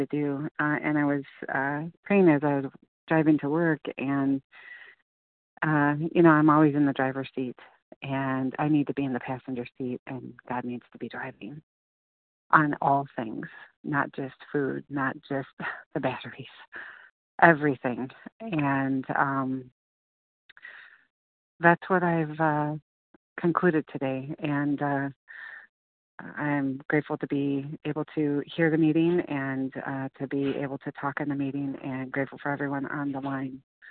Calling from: Illinois, United States; Hi, this is … from Illinois.

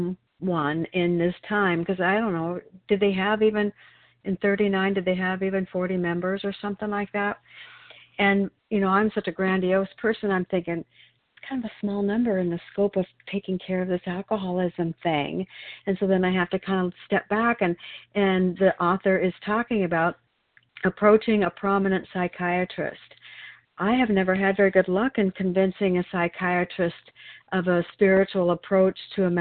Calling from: Oregon, United States; I'm a recovered compulsive overeater. I'm calling in from Oregon today.

